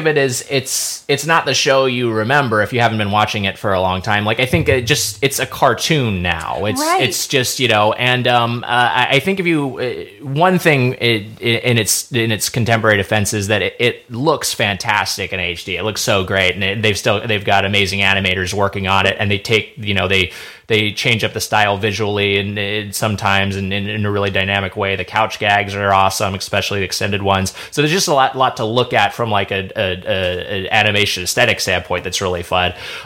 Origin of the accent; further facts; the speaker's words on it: Lakewood, California, United States; because I'm my hometown was Lakewood, California, which is right next to Long Beach